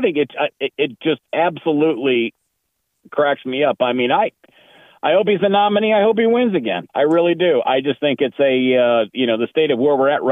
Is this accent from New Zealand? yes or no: no; Detroit, Michigan, United States; now in Las Vegas, United States; Originally from Detroit. I live in Las Vegas now